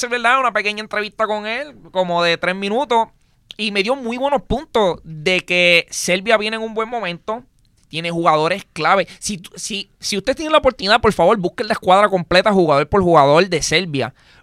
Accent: Puerto Rico; Duele y soy de PR, ¿me entiendes?

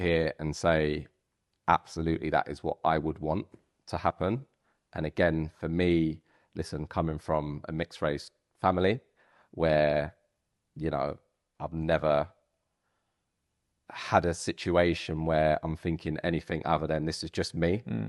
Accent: Tottenham, London, United Kingdom; It felt to me like just growing up in Tottenham.

